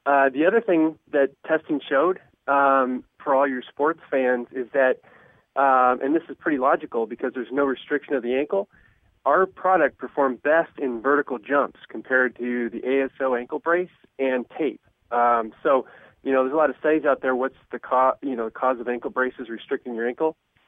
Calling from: Boise, Idaho, United States; Boise, Idaho.

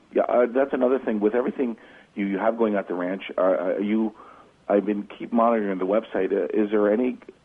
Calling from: Canada; I'm actually calling from Canada, and it's quite cold here too

